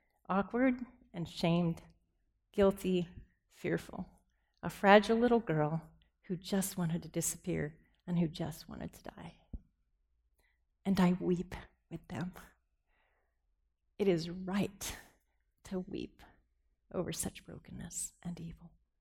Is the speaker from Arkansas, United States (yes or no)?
no; Orlando, Florida, United States; also born or lived in Michigan; I was born in Michigan, but shortly afterward, we moved to Florida, where my dad, who was a pastor, planted a church in Orlando, the Orlando Christian Reformed Church. I lived happily in Florida with my parents and two older brothers for the first 6 years of my life.